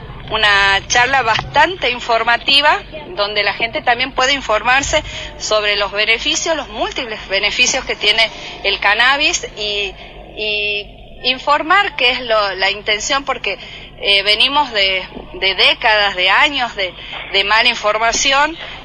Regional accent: Concepción, Biobío, Chile; es emocionante porque somos de Concepción

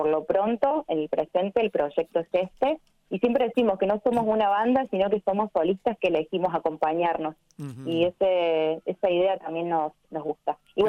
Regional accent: Córdoba, Argentina; also born or lived in San Luis; now in Rosario, Argentina; yo en realidad vivía en San Luis, me fui de Córdoba a San Luis.

